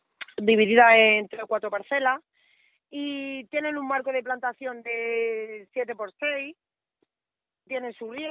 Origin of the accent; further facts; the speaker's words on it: La Carolina, Andalusia, Spain; also born or lived in Vilches; Luego estuve el resto de mi vida casi en la Carolina y hace 5 años conocí a Rafael, que era de Aldeaquemada, y allí que me fui.